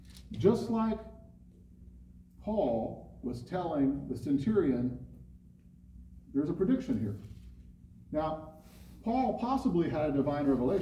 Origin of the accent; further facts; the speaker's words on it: San Diego, California, United States; I mean, I grew up here in San Diego.